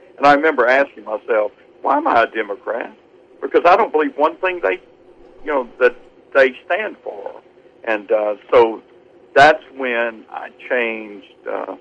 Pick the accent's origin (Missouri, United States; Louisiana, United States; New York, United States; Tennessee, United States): Louisiana, United States; Baton Rouge; I was born in raised in Baton Rouge, Louisiana, and I can tell you, I never met a Republican